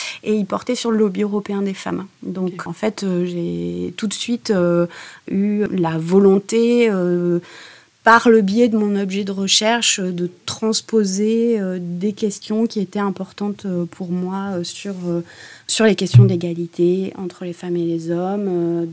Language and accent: French; France; En tout cas en France, parce que moi je suis française